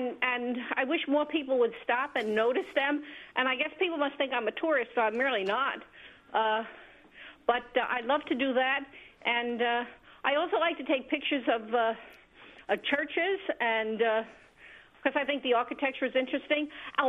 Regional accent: Brooklyn, New York, United States; now in Rockville Centre, United States; Hi. I grew up in Brooklyn, but love to go back into the city whenever I can.

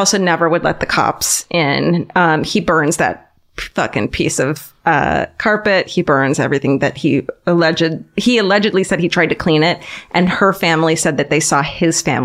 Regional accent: Orange County, California, United States; I'm from Orange County, which is suburbia

